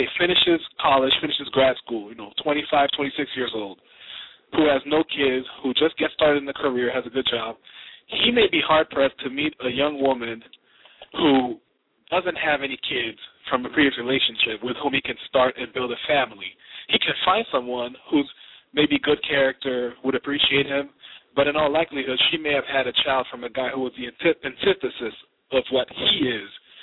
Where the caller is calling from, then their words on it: Philadelphia, Pennsylvania, United States; Yes, I'm calling from Philadelphia in the great commonwealth of Pennsylvania.